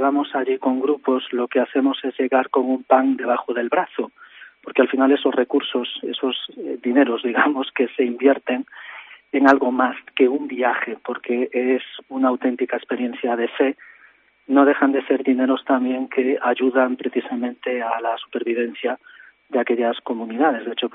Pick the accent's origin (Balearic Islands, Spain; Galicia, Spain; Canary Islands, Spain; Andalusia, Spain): Galicia, Spain; Santiago de Compostela; Una ciudad muy similar a mi ciudad natal, Santiago de Compostela, ciudad universitaria también